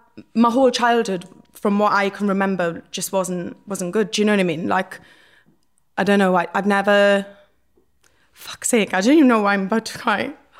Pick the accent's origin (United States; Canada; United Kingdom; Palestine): United Kingdom; Wales; I grew up in Bartholbert. It's like a small town in Wales. It's kind of a shithole, but I love it.